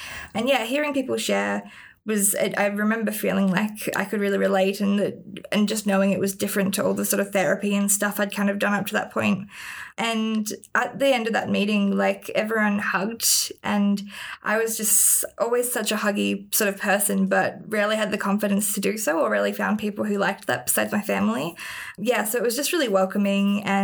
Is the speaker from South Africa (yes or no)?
no; New South Wales, Australia; I grew up in the Northern Rivers of New South Wales.